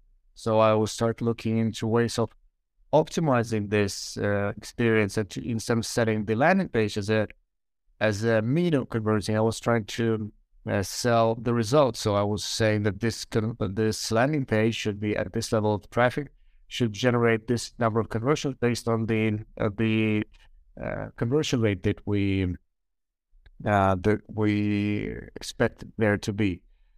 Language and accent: English; Kyiv, Ukraine; English is a second language; I'm from Kiev, Ukraine.